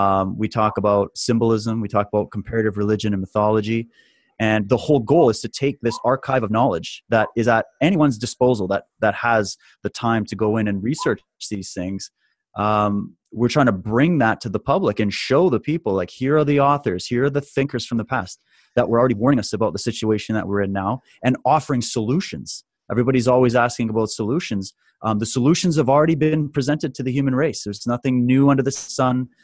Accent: Canada; I live in Canada. I'm Canadian.

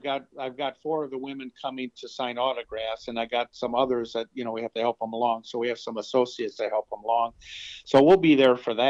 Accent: Cleveland, Ohio, United States; And growing up in Cleveland, you knew about some of these guys like Brooke Robinson.

